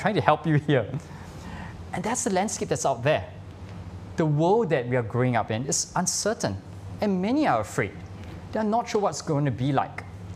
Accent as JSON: {"language": "English", "country": "Singapore", "said": "But you know, we are from Singapore. We belong to Singapore."}